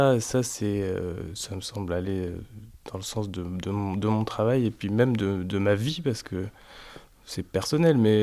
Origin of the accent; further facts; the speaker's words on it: Sète, Occitanie, France; moi j'ai grandi à Sète. Donc, comme j'ai grandi à Sète, d'ailleurs j'y retourne très souvent, j'ai même un atelier là-bas.